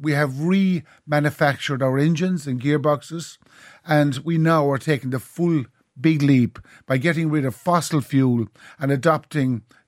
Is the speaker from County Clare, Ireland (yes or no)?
yes; County Clare, Ireland; You know, I'm from the Cliffs of Moher area of Ireland